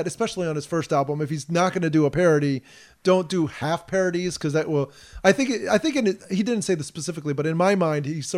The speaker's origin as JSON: {"language": "English", "country": "United States", "said": "I mean, as an American, I am very unknowledgeable."}